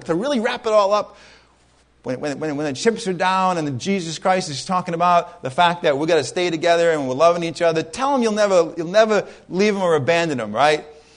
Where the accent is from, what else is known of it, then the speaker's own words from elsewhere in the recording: New England, United States; Combat zone didn't mean good things growing up in New England